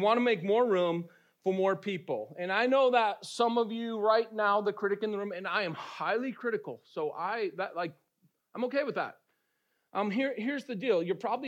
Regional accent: Boston, Massachusetts, United States; Yeah, I'm from Boston, and I'm going to wear a Patriots jersey today.

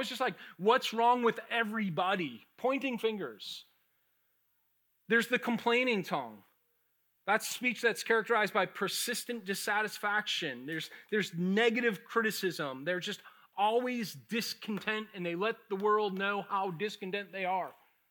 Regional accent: Boston, Massachusetts, United States; I grew up in Boston. I was a city boy.

